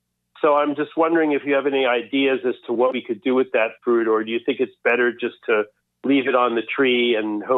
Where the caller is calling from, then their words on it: Great Barrington, Massachusetts, United States; I am calling from Great Barrington, Massachusetts, Western Mass.